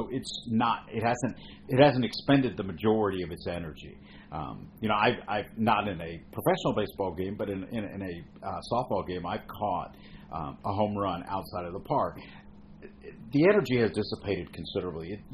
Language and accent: English; Indiana, United States; also born or lived in Chicago; When I was a kid, I grew up in southern Indiana, and I was born in Chicago, but I got dragged down to southern Indiana when I was a little kid.